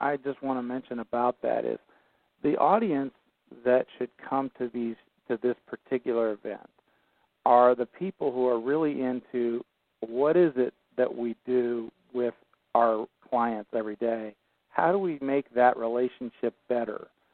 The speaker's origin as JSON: {"language": "English", "town": "Pleasanton", "region": "California", "country": "United States", "tie": "born or raised there", "said": "The first one is in Pleasanton, California, my hometown."}